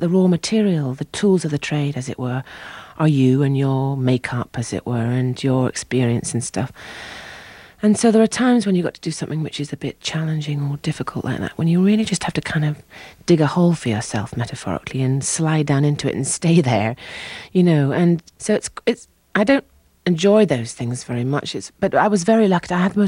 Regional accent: England, United Kingdom; Also, I think because we're English, I don't think, I mean, clearly we're not anything like Latin Americans

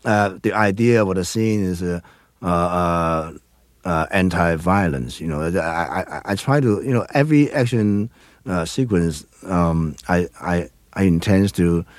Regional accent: Hong Kong; English is a second language; In the old time, the most of the Hong Kong people, they were so so much crazy about the theater.

